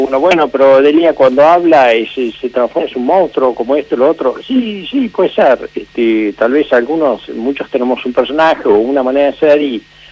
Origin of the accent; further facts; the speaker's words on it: Argentina; los que somos argentinos